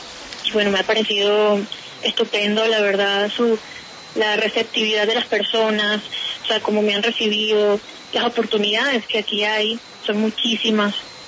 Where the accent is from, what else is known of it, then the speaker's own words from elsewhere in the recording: Venezuela; born there; nunca voy a dejar de perder la fe de mi país natal, jamás.